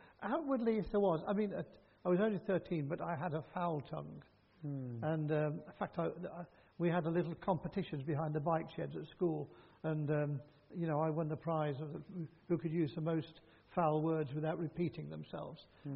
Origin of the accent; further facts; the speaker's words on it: Coventry, West Midlands, United Kingdom; born there; I was born in Coventry while the German bombs were falling on the city.